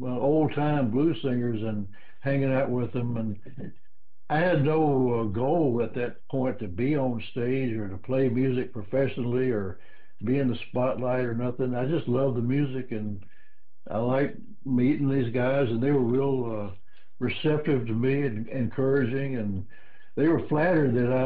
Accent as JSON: {"language": "English", "town": "Memphis", "region": "Tennessee", "country": "United States", "said": "Not for me. I was from Memphis."}